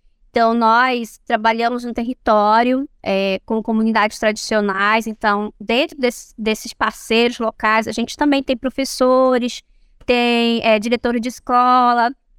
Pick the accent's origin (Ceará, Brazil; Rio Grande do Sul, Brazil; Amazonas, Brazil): Amazonas, Brazil; Manaus; Eu que sou engenheira florestal, vim de Manaus